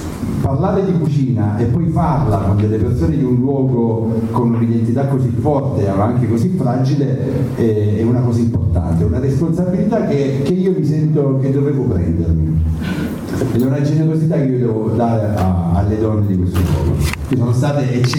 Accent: Apulia, Italy; vengo dalla Puglia, dal Salento, però

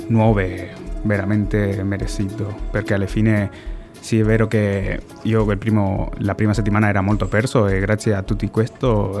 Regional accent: Canary Islands, Spain; Italian is a second language; also born or lived in Argentina; now in Madrid, Spain; Sono argentino, ho cresciuto nelle isole Canarie e abito a Madrid.

